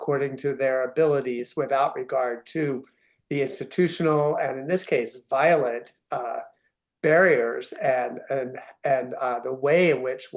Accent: the South, United States; I grew up in the South. I grew up in a family that very often denied these kinds of events happened

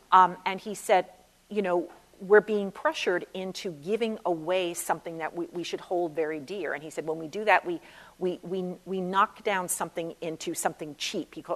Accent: New York, United States; if I talk too quickly because I am from New York, please make some sign of desperation and I'll calm down.

